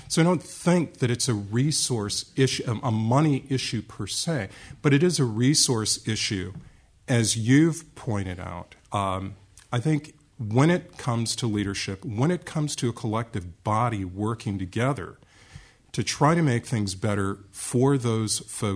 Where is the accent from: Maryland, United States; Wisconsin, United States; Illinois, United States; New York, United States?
Wisconsin, United States; Racine; My father was a foundry worker. I grew up in Racine, Wisconsin. He moved there from Mississippi and raised five sons.